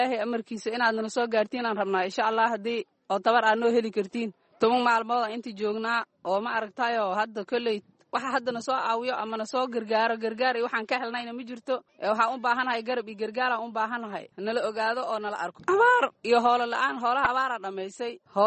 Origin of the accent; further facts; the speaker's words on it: Middle Juba, Somalia; waxaan ka imaanay arle salagle la dhahaayo